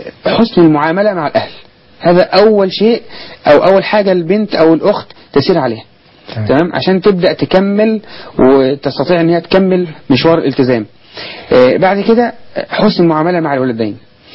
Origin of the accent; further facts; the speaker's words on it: Kafr El Sheikh Governorate, Egypt; وعندنا في كفر الشيخ